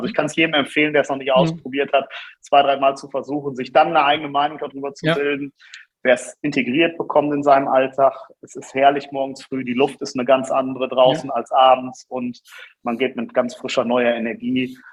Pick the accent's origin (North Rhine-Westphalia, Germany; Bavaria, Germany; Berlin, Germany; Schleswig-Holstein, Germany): North Rhine-Westphalia, Germany; in meiner Heimat im Sauerland